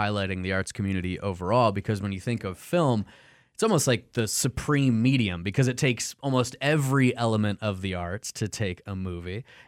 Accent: Inkster, Michigan, United States; I'm from Inkster. I did it.

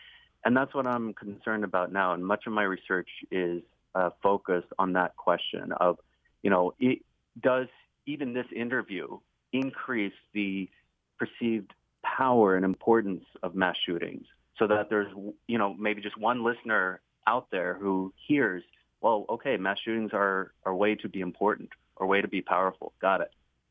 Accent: Tennessee, United States; Even the hometown I grew up in Tennessee, had a copycat threat.

